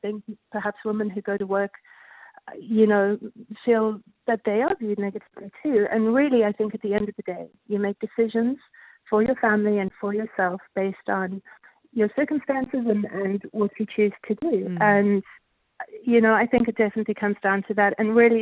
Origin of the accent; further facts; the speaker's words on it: South Africa; I'm from South Africa, so I had no other family helping me.